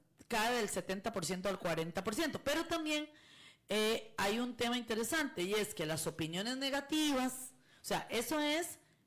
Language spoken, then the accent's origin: Spanish; Costa Rica; por lo menos no con esa relevancia que me interesan a mí como costarricense.